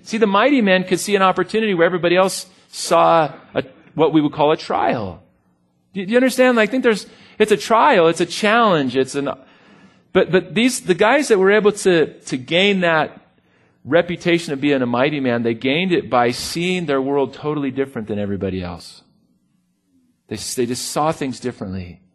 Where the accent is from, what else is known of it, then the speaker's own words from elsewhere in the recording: Buena Park, California, United States; my neighborhood that I grew up in, man, I grew up in Buena Park, North Orange County, and by the Barrio de los Coyotes.